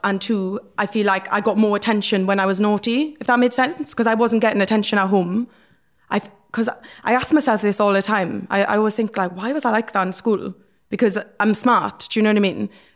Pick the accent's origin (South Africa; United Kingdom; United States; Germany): United Kingdom; Wales; I grew up in Bartholbert. It's like a small town in Wales. It's kind of a shithole, but I love it.